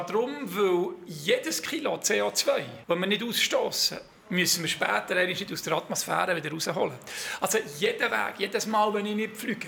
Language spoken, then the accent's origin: German; Switzerland; born there; Ich bin hier in der Schweiz geboren, gehöre zu den Leuten, die Chancen hatten in ihrem Leben.